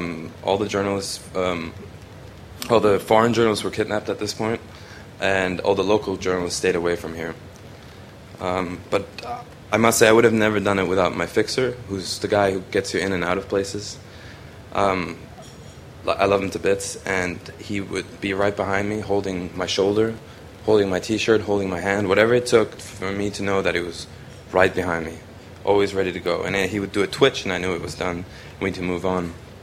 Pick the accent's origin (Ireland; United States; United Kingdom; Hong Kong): Hong Kong; now in Canada; maybe I grew up in Hong Kong and we don't see that many crazy people